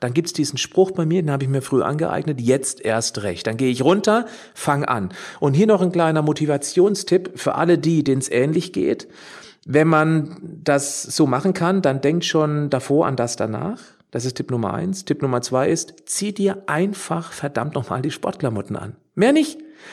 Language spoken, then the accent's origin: German; Freiburg, Baden-Württemberg, Germany; also born or lived in Hamburg; ich lebte ja 13 Jahre lang in Hamburg, jetzt bin ich wieder in meiner Heimat in Freiburg